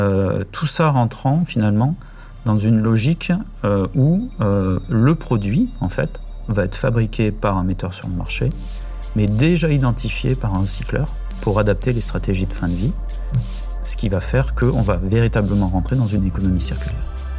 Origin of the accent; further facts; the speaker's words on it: Alès, Occitanie, France; moi je suis d'Alès. À Alès, on ne pouvait pas mettre en fait, le gobelet dans une poubelle jaune. À Anduze, qui est à 14 km, c'était le cas.